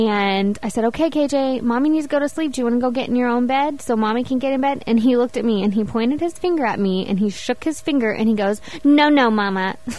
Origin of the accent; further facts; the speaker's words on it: Bryan College Station, Texas, United States; Rainey Rodriguez is actually from my hometown in Texas. Yeah, Bryan College Station.